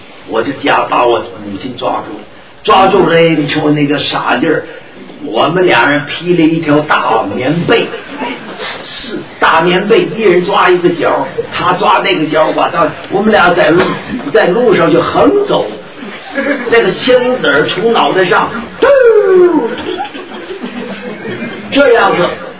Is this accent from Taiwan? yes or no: no; Jinzhou, Liaoning, China; 共产党打到我们的家乡了，锦州，就是辽宁省锦州，进去了以后，那时候我们都在防空洞里头躲难的，